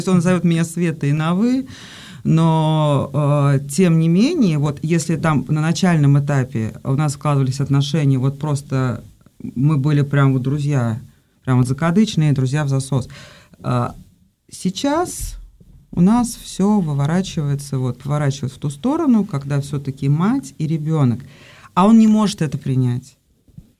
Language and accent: Russian; Moscow, Moscow Oblast, Russia; мы из Москвы, там, из Подмосковья